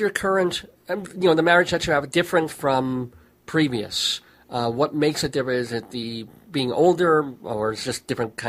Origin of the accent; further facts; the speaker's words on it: New York, United States; So I'm a New Yorker dying in the wool, still crawling out of it, as it were.